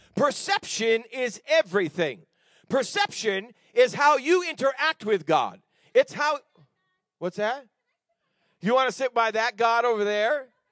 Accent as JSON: {"language": "English", "region": "New England", "country": "United States", "said": "I mean, I'm from New England, and they're stoic up there"}